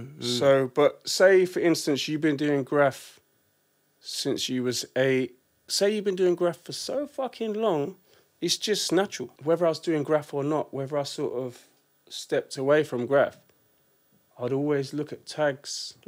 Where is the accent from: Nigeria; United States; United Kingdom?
United Kingdom; London; where I grew up in North London, Tufnell Park